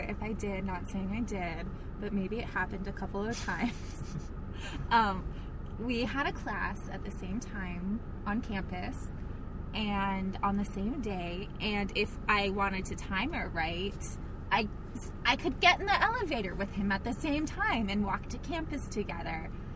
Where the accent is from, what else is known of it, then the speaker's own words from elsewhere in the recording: Florida, United States; also born or lived in New York; because I was born in New York, my parents were child abusers because they moved me to Florida for that reason alone.